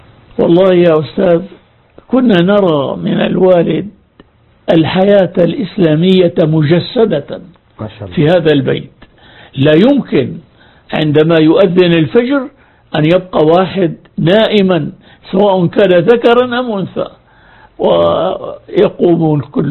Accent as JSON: {"language": "Arabic", "town": "Damascus", "region": "Damascus Governorate", "country": "Syria", "tie": "born or raised there", "said": "أنا نشأت في مدينة دمشق في حي الميدان، وهذا الحي مشهور بتدين أهله والتزامهم بأحكام الإسلام."}